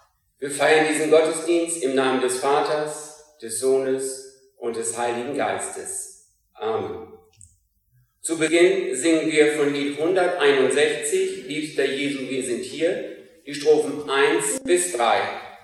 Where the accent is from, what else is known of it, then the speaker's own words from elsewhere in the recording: Filsum, Lower Saxony, Germany; born there; now in Hesel, Germany; ich wohne seit ein paar Monaten hier in Hesel. Gebürtig bin ich aus Filsum.